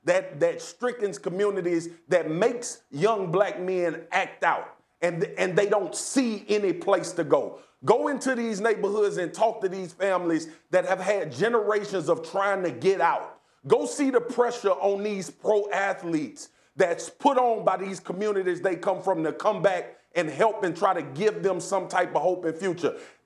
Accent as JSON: {"language": "English", "town": "Baton Rouge", "region": "Louisiana", "country": "United States", "tie": "born or raised there", "said": "I grew up in Baton Rouge, Louisiana. There is a staunch difference, Laura can attest, between North Baton Rouge, where I grew up for half of my life, and South Baton Rouge around LSU campus."}